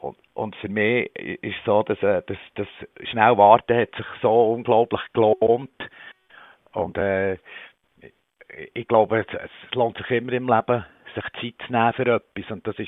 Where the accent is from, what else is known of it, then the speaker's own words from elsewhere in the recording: Switzerland; Gerade bei uns in der Schweiz, wo wir nicht um Grundnahrungsmittel und Grundbedürfnisse kämpfen.